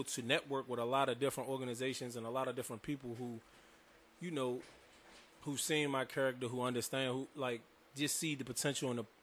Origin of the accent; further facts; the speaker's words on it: Antigua & Barbuda; born there; So, now I was born overseas, bro. I was born in Antigua and Barbuda.